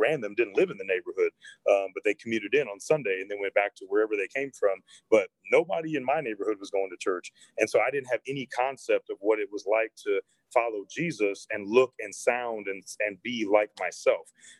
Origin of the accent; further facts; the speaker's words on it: St. Louis, Missouri, United States; And I grew up in St. Louis, Missouri, which is where we still primarily live. We still live in the neighborhood I grew up in.